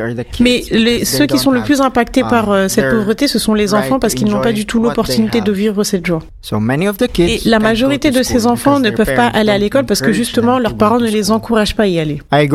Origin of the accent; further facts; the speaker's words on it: Philippines; French is a second language; j'ai 24 ans et c'est ma première fois en France. Je viens des Philippines